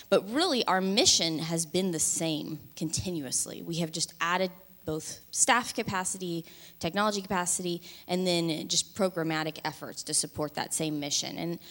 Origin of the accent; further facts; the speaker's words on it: Kansas City, United States; I grew up in the Kansas City metro area, and I had the experience of going away for school